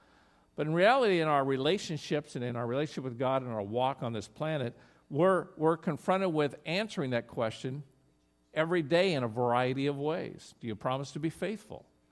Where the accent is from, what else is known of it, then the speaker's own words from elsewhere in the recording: Oregon, United States; I grew up in Oregon, 1967 to 1996